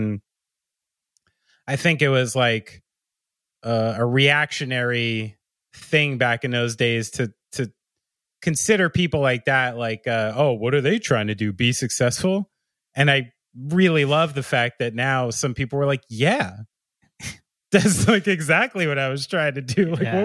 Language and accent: English; Somerville, Massachusetts, United States; Like, oh, I'm from Somerville. I'm from this town. This means something.